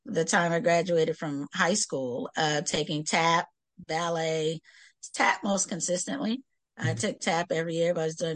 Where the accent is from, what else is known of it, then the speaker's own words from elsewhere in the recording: Chicago, Illinois, United States; Well, I was born in Chicago, a proud Southsider, and I went to elementary school and high school in Chicago